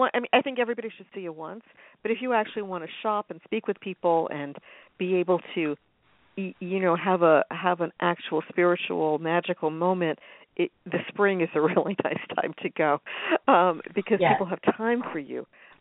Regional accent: New York, United States; born there; also born or lived in New Jersey / Los Angeles; You know, I was born in New York. I've lived, you know, I'm bridge and tunnel. You know, I've always lived either in one of the boroughs, the outer boroughs, or... you know, in the Jersey suburbs, or I've been in Los Angeles

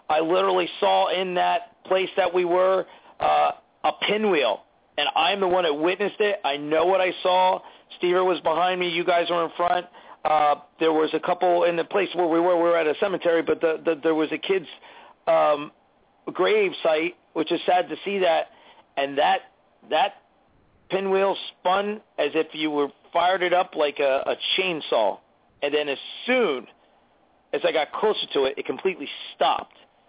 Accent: New Jersey, United States; because I'm not from Virginia. I'm from New Jersey, any crap like that.

